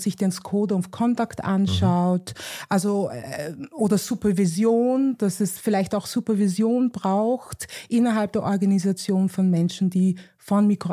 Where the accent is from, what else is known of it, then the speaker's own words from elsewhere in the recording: Vienna, Austria; ich bin Wienerin